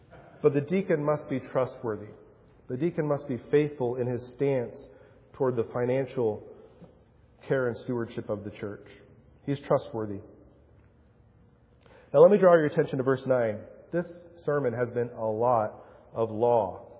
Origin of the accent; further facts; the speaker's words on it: Mexico; I remember this one time growing up in Mexico.